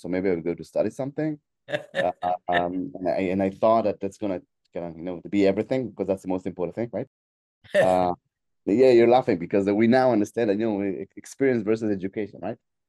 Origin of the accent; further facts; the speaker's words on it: Israel; English is a second language; I'm based in Israel. I was born in Israel. I was raised in Israel.